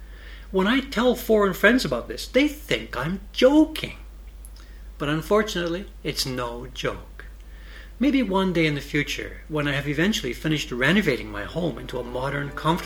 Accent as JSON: {"language": "English", "country": "Canada", "moved": "yes", "lives_now": "Tokyo, Japan", "said": "I'm indoors in a modern Japanese home, and it's freezing in here. When I meet people for the first time, and they learn that I am from Canada"}